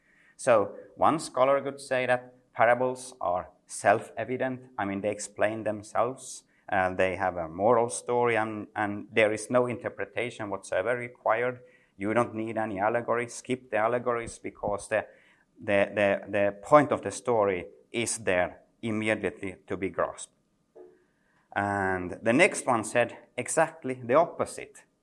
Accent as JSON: {"language": "English", "country": "Finland", "second_language": "English", "said": "I come here from Finland."}